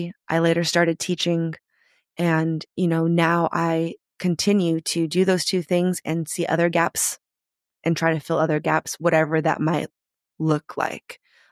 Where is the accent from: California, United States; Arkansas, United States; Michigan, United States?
California, United States; San Francisco; If anyone's a Bay Area person, I grew up in the Tenderloin District.